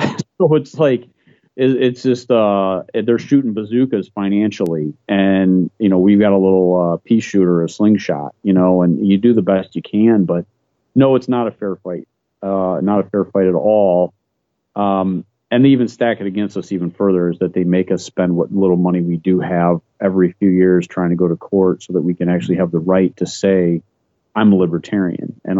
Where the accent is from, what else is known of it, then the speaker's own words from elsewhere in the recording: Perrysburg, Ohio, United States; I'm from Perrysburg, Northwest Ohio, and we have a water issue in Lake Erie.